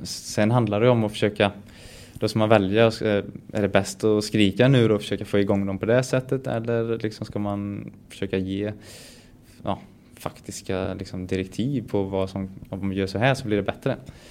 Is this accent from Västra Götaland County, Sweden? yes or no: yes; Lidköping, Västra Götaland County, Sweden; jag växte upp i Lidköping.